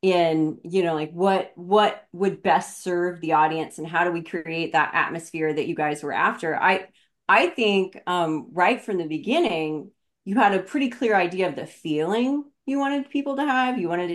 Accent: Missouri, United States; And I grew up in Missouri, so like seeing the Mississippi River was like a very common experience.

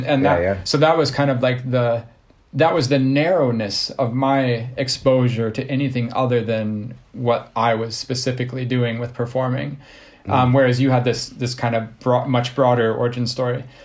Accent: Ohio, United States; And I come from Ohio. So I painted my fingernails when I was like 16 or 17, because I had this idea of like, oh, yeah, this is just how it is in Ohio.

